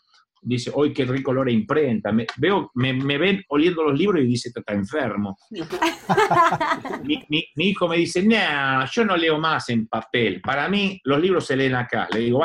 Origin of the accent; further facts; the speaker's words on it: Argentina; Los que somos de Argentina